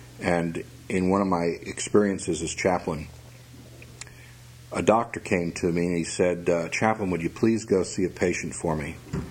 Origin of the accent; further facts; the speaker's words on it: West Haven, Connecticut, United States; West Haven, Connecticut.